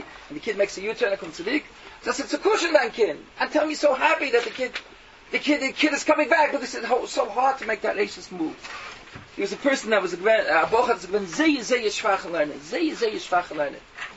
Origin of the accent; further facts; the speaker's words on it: Brooklyn, New York, United States; born there; I was born in Williamsburg.